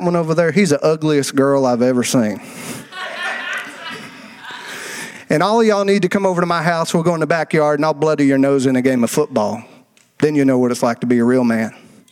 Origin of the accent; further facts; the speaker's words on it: the South, United States; Now, when I grew up in the Bible Belt, you simply went to church because it was Sunday, right?